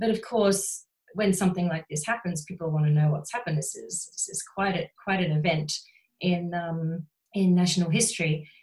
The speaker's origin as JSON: {"language": "English", "country": "Australia", "said": "I don't know if you can tell, but I'm from Australia"}